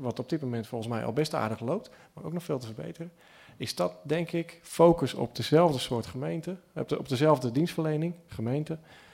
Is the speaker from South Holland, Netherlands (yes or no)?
yes; Bleskensgraaf, South Holland, Netherlands; Ik kom zelf uit Bleskensgraaf, dat is de gemeente Molenwaard